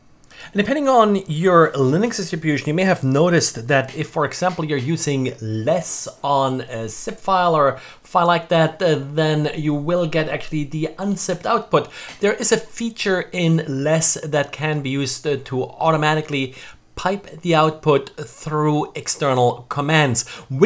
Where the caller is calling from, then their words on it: Jacksonville, Florida, United States; today I'm recording from Jacksonville, Florida.